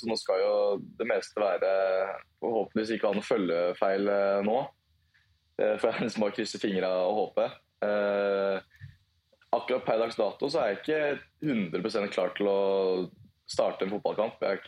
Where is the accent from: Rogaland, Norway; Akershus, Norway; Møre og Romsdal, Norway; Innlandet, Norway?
Akershus, Norway; Lillestrøm; Jo, altså Lillestrøm delt opp I to bydeler, Volla og Vigernes, så det født og oppvokst på Volla. Så det nesten så å si steinkast unna alt her I Lillestrøm.